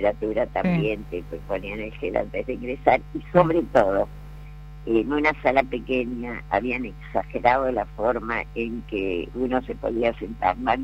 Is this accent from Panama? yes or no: no; Argentina